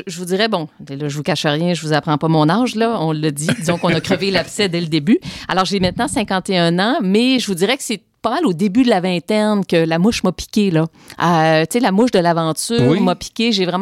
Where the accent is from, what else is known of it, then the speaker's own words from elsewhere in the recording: Trois-Rivières, Quebec, Canada; also born or lived in Sherbrooke; J'ai grandi à Trois-Rivières, fait, mais j'ai passé plusieurs années professionnelles à Sherbrooke.